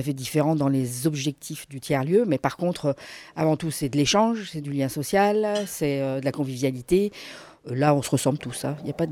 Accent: Sourcieux-les-Mines, Auvergne-Rhône-Alpes, France; je viens de Sourcieux-les-Mines

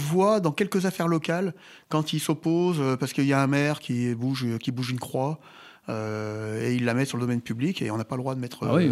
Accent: France; On est français

